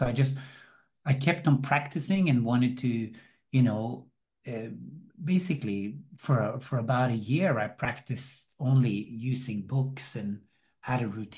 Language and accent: English; Oslo, Norway; I grew up in Oslo, and then basically I lived a basically simple life.